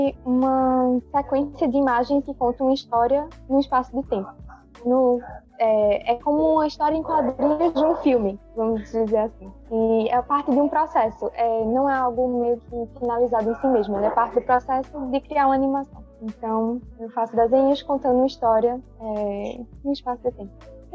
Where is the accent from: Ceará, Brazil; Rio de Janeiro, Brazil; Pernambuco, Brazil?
Pernambuco, Brazil; Caruaru; sou de Caruaru e eu faço storyboards.